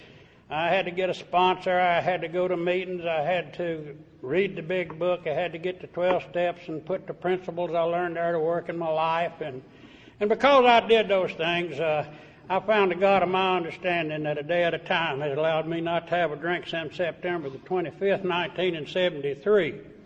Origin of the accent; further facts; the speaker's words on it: Virginia, United States; I'm a hillbilly. And I come from the Appalachian Mountains of Virginia. I was born right in the middle of the Depression, and I'm the only son of a hillbilly school teacher.